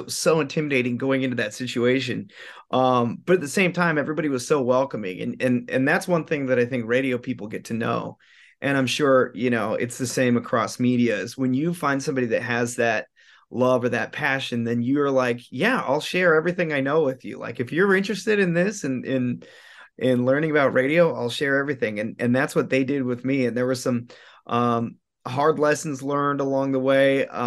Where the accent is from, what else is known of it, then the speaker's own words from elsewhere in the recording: Las Vegas, Nevada, United States; And growing up in Vegas, I loved KLUC. It's obviously the top 40 station for Vegas